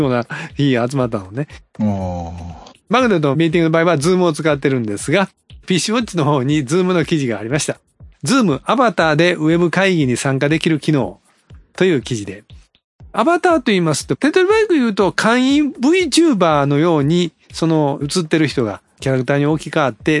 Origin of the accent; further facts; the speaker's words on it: Osaka, Japan; どうせこの人大阪人やからイントネーションおかしいなと思って聞いてもらってると思いますけど